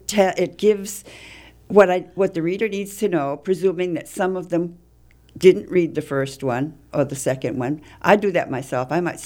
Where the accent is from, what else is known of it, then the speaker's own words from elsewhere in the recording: Salem, Massachusetts, United States; now in Florida, United States; Yes, I was born in Salem. My parents had the good sense to raise me in that magical city. And I love it. It was such fun to grow up there.